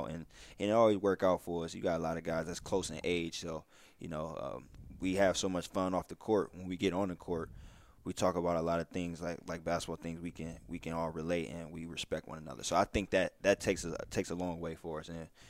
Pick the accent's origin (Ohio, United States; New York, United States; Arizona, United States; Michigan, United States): Ohio, United States; he talks stuff about the Cleveland Browns because he know I'm from Ohio.